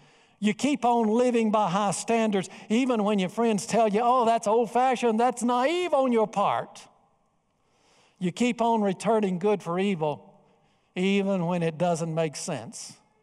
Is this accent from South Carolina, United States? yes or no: yes; Bishopville, South Carolina, United States; I attended a funeral in Greenville of a man from my hometown, Bishopville.